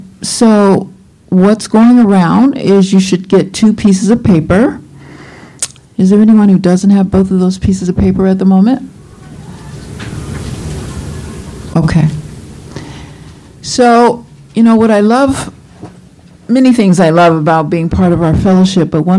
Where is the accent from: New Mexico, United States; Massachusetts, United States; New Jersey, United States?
New Mexico, United States; Albuquerque; So I am from Albuquerque, New Mexico, and I have been in CHEL since 2002.